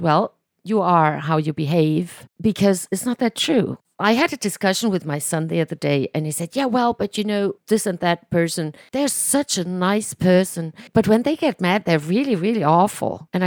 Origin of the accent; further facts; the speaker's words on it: Germany; I was born and raised in Germany. My mother was German. My father was Hungarian. They fell in love in the south of Germany at Lake Constance